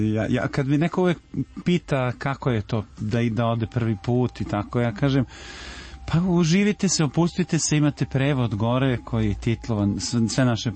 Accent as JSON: {"language": "Serbian", "town": "Opovo", "region": "Vojvodina", "country": "Serbia", "tie": "born or raised there", "also_born_or_lived": "Belgrade", "said": "Ja sam odrastao u Opovu i živao neko vreme sa porodicom u Beogradu, onda smo odustali od ove gužve i svega što nosi Velegrad."}